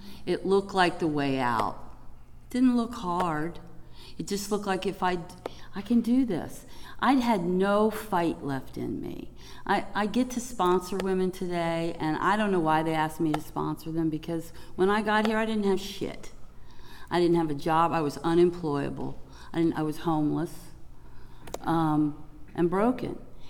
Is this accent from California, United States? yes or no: no; Chesapeake, Virginia, United States; A friend of mine, I'm from Chesapeake.